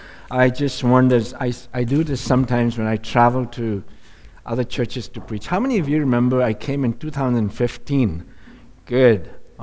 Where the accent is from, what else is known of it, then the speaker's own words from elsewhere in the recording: India; moved away as an adult; now in Canada; I am Chinese, born and raised in India, and then came to Canada with my wife and family in 1989.